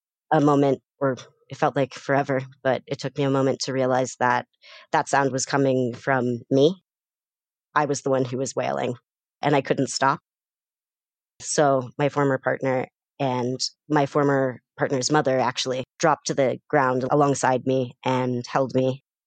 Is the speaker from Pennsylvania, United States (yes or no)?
yes; Pittsburgh, Pennsylvania, United States; Growing up in Pittsburgh, especially like as a Jewish person growing up in Squirrel Hill, I realized how lucky I was to be able to grow up in a somewhat like secure environment